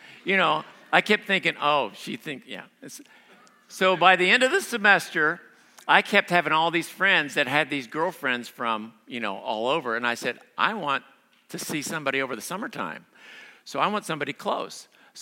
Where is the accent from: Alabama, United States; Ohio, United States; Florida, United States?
Ohio, United States; We find out that she's from Ohio. I'm from Ohio.